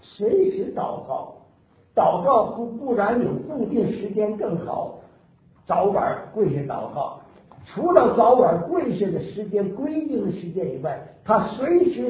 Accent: Northeast China, China; now in Beijing, China; 1948年，我的家乡是东北，我们家里所有的人都搬到北京来了

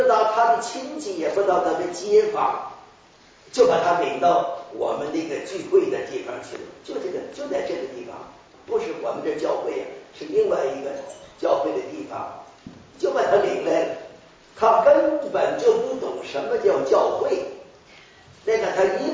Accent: China; 甚至我们中国人有一句名言。

